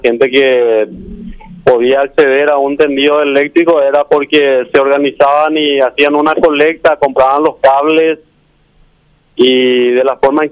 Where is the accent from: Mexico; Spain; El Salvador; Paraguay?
Paraguay; Todos somos paraguayos